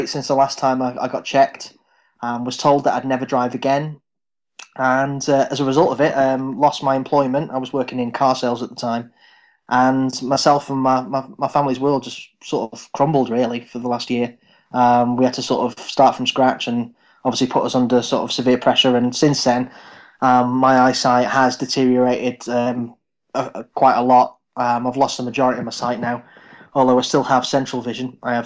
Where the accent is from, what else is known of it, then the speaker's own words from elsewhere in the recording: Manchester, North West England, United Kingdom; So I'm from Manchester. I'm 40 this year.